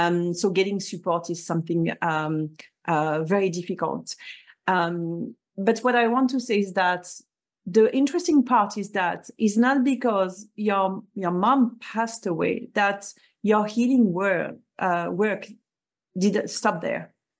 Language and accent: English; France; and I mean from France, I grew up in France